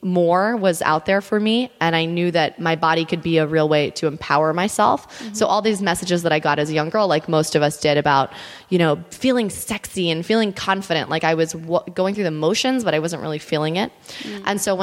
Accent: Miami, Florida, United States; So the real story is that I grew up in Miami. That's the 305 area code.

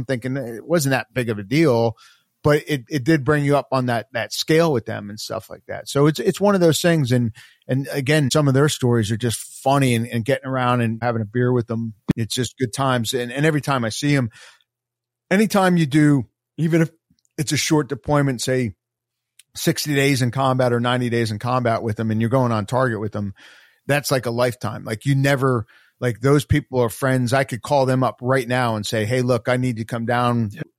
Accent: New Jersey, United States; I'm a Giants fan. I'm from Jersey.

